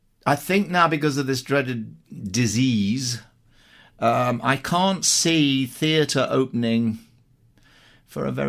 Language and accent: English; Ilkeston, East Midlands, United Kingdom; born there; Well, I was born in Ilkeston in Derbyshire, which is about 20, 30 miles from Eyam itself.